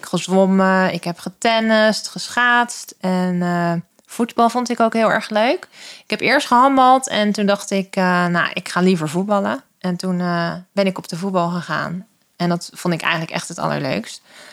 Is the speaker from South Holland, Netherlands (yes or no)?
yes; South Holland, Netherlands; Ik kom uit Quintwil, een klein dorpje in het Westland.